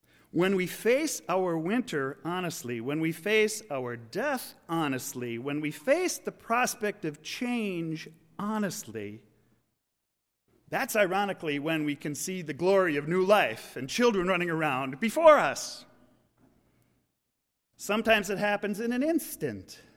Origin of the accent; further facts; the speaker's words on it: Appleton, Wisconsin, United States; also born or lived in Philadelphia; Of course, I knew Wisconsin since I grew up in Appleton, but that was 40 years ago.